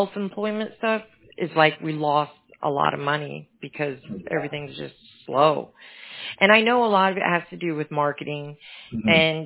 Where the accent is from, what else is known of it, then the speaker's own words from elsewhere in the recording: Georgia, United States; now in New York, United States; I've been here for 14 years. I'm originally from Georgia.